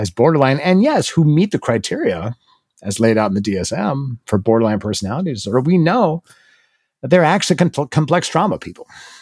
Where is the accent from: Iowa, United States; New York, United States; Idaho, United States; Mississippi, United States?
Iowa, United States; now in Chicago, United States; I'm a kid from Iowa who lives in Chicago. I don't know if I can say y'all.